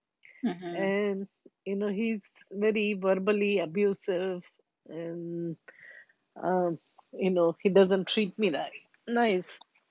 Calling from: Florida, United States; I'm calling from Florida.

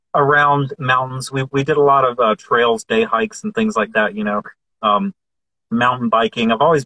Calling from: Huntsville, Alabama, United States; I'm in Huntsville, Alabama right now, but I'm preparing to go to New York.

